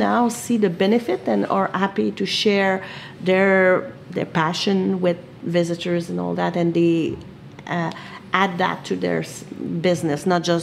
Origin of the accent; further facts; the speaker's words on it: Quebec, Canada; English is a second language; also born or lived in Vancouver / Prince George; I was from Quebec, but I've been in BC for quite a long time.